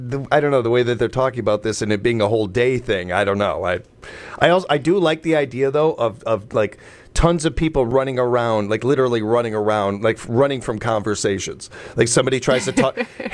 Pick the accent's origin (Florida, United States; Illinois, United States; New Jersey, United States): Illinois, United States; Chicago; I've seen plenty of rats in my life. I'm from Chicago.